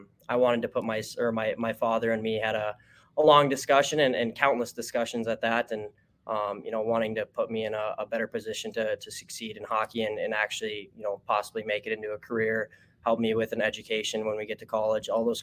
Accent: Moorhead, Minnesota, United States; Obviously growing up in Moorhead, we've played Bemidji countless of times.

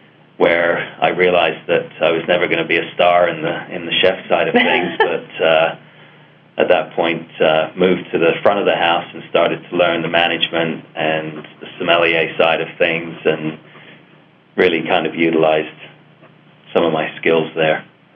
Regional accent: England, United Kingdom; also born or lived in Canada; I was born in England, but grew up between England and Canada for most of my early, up until I was 17 years old, and then landed back in England.

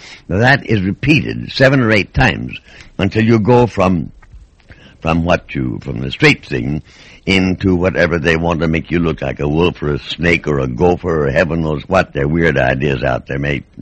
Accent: Kentucky, United States; born there; now I was born in Kentucky. My father was on the Courier Journal, and we used to go up into the Cumberland Mountains.

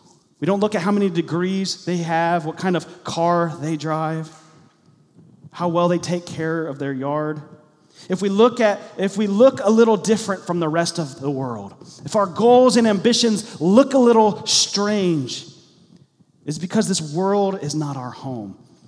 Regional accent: Hilliard, Ohio, United States; And I grew up in out in Hilliard, actually close to West Jeff.

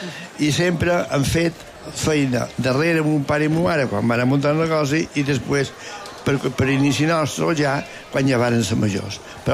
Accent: Inca, Balearic Islands, Spain; No, jo particularment som d'Inca, nascut d'arrel, no m'he mogut i casualment visc allà on mateix vaig néixer.

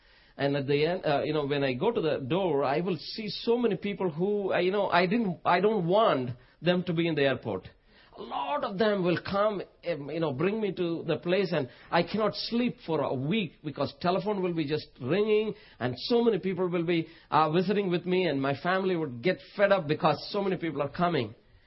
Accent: India; moved away; when I go back to India and when I visit, my hometown, Coimbatore or Bangalore

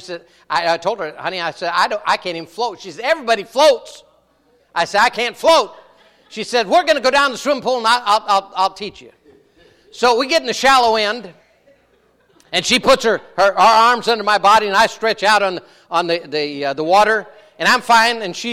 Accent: Minnesota, United States; also born or lived in North Dakota; I was born in southern North Dakota and raised in southern Minnesota. But then they cocked their head saying, "You ain't from around here, are you?" And no, I ain't from around here.

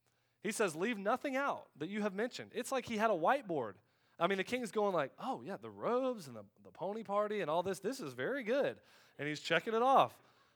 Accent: Florida, United States; I'm from Florida, you know, snakes, alligators running around the woods my whole life growing up.

